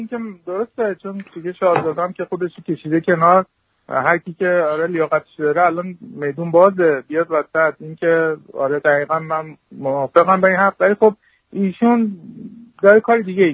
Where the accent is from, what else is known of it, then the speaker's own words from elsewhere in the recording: Iran; now in Canada; من 20 ساله از ایران که اومدم دیگه پامام نذاشتم